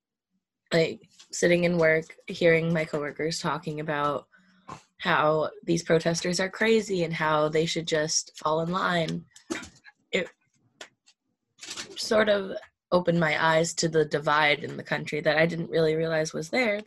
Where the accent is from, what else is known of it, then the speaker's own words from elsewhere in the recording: Port Ewen, New York, United States; Port Ewan, New York.